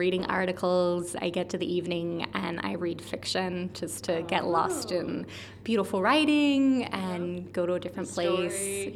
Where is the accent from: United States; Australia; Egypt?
Australia; So I grew up in Australia. I'm also Canadian.